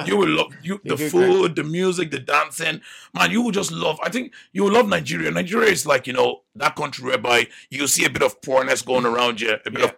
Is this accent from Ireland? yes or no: yes; Sligo, Connacht, Ireland; No, I'm from originally from Sligo.